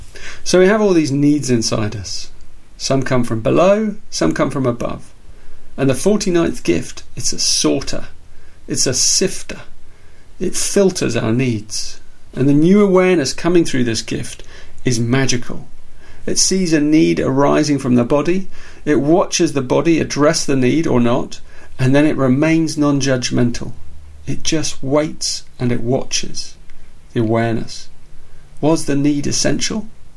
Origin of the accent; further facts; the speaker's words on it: England, United Kingdom; I mean, I'm English and he was a monk.